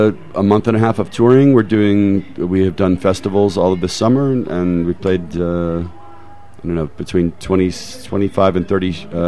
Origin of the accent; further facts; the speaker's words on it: United States; these people are gonna fucking hate me because I'm an American.